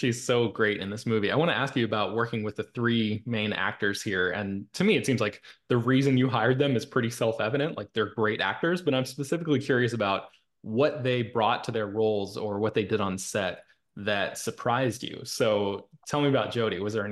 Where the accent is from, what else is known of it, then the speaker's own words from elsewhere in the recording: Florida, United States; Yeah, I'm from Florida, so I appreciate that you're one of the few working directors who has taken an active interest in making movies in the South